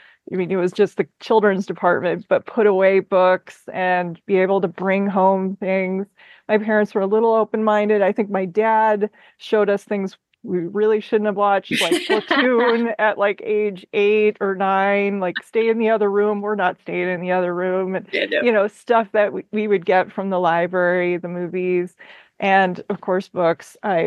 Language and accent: English; Minnesota, United States; I'm from Minnesota.